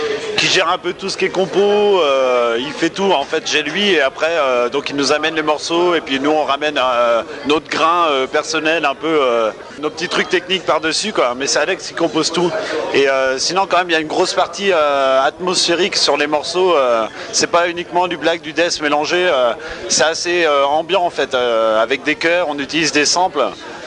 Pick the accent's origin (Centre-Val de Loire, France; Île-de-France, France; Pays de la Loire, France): Centre-Val de Loire, France; Châteauroux; donc on vient du côté de Châteauroux dans l'Indre.